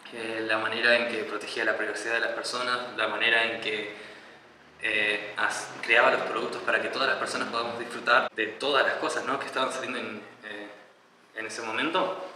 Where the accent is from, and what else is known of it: San Carlos de Bariloche, Río Negro, Argentina; born or raised there; also born or lived in Puerto Montt, Chile